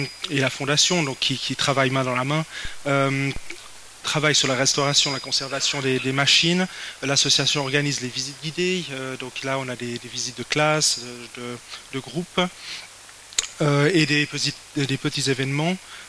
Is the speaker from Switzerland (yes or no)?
yes; Geneva, Switzerland; je ne dis pas 80 parce que je suis genevois à la base, donc c'est les Vaudois qui disent 80.